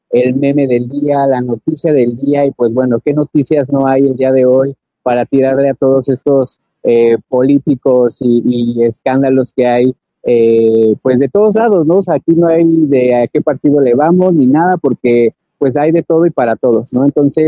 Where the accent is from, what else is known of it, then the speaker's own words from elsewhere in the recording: Mexico; hasta nuestros días sigue siendo un referente y un archivo cultural de nosotros como mexicanos